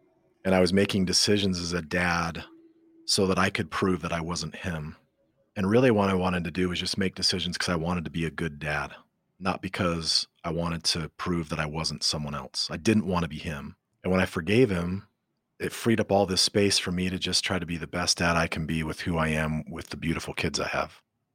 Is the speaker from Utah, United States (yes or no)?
yes; Utah, United States; I grew up in Utah, which sounds safe, right? Utah. It's not the East Coast. It's not the West Coast. It's dropped in the Wasatch Mountains.